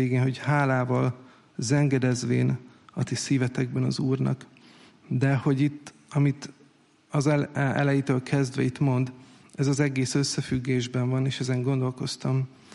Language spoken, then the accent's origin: Hungarian; Hungary; én hálás vagyok azért, hogy magyarnak születtem, és nagyon jó itt, meg szeretem az országomat